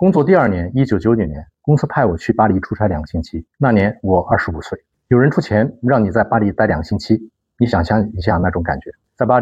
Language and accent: Chinese; Shandong, China; 我出生在山东农村，初中的时候才搬到城里去。说是城里，其实也就是个小镇。